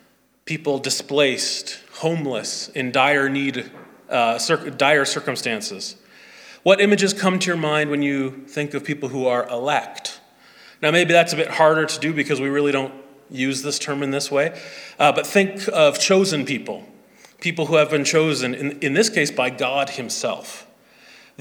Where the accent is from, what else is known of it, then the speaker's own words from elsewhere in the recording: Canada; I am not Canadian first, white first, male first. Rather, I am a Christian first. I may have a Canadian passport, but it's only applicable here.